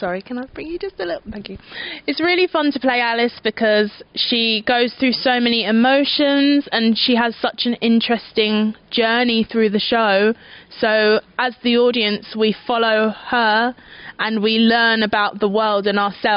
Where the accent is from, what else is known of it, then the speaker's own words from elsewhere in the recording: England, United Kingdom; So yes, I'm English. That's the country I'm from, England. But my nationality is British.